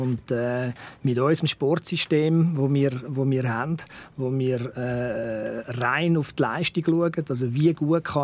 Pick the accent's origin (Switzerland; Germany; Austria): Switzerland